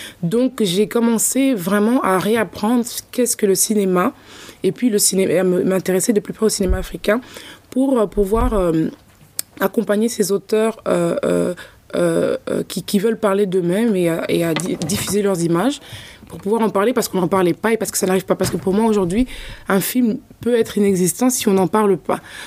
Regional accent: DR Congo; now in Europe; moi, je fais partie de la diaspora. J'ai vécu une partie en Afrique, au Congo, où je suis originaire République démocratique du Congo.

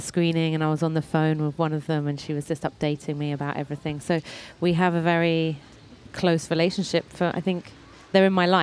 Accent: United Kingdom; because I'm dual heritage, so I'm British and Libyan.

